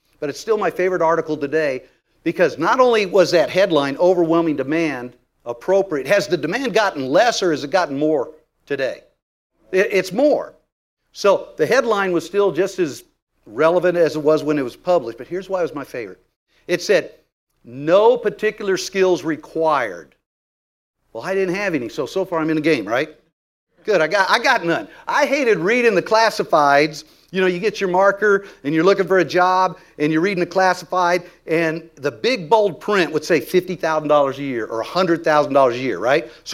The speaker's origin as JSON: {"language": "English", "region": "Texas", "country": "United States", "said": "I'm from Texas. I'm in Austin."}